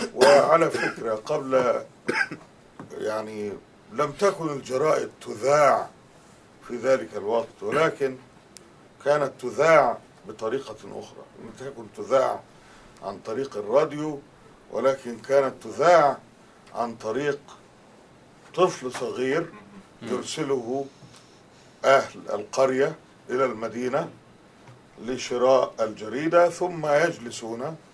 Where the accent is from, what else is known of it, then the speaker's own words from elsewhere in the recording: Tanta, Gharbia, Egypt; وأنا نشأت في مدينة طنطا،